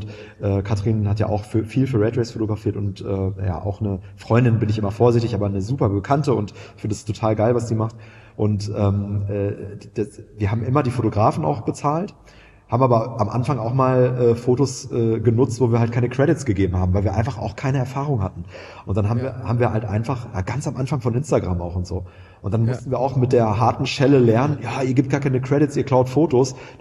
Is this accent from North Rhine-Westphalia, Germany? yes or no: yes; Münster, North Rhine-Westphalia, Germany; Ich komme aus Münster, aus einer 50 Quadratmeter Wohnung mit meinem Zwillingsbruder und meiner alleinerziehenden Mama.